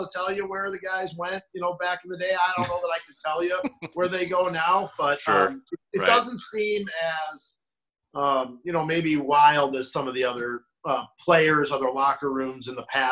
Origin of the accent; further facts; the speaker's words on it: Chicago, Illinois, United States; now in Green Bay, United States; I grew up in the Chicago area, as a lot of people know, but I've been here 23 years